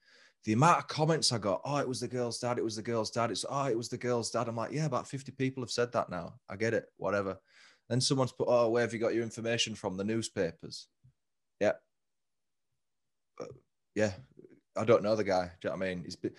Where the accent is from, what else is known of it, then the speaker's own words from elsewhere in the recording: England, United Kingdom; accent: English; what do you guys think of my English accent? And I started talking in my normal voice.